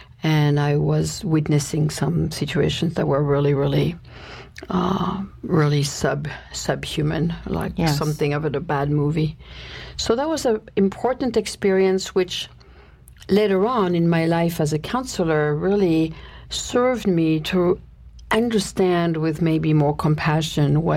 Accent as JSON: {"language": "English", "town": "Paris", "region": "Île-de-France", "country": "France", "tie": "born or raised there", "moved": "as an adult", "said": "I was born and raised in Paris, France, and spent my youth there until I was 19"}